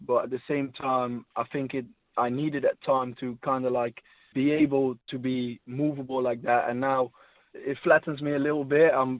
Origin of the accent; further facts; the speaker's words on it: Netherlands; English is a second language; moved away; when I came from Holland, where we are a bit lower in our stance and etc., which you still sometimes find in my game a little bit